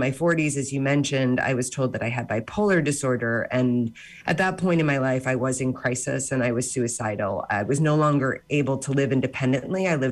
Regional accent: Chicago, Illinois, United States; But I should say, back to your question, I'm from Chicago and I'm here now.

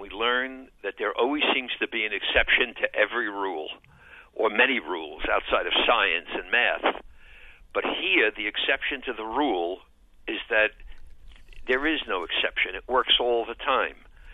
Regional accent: New York City, New York, United States; accent: New York City; Or in New York City, we, as you could tell from my accent, and you mentioned I live in New York City

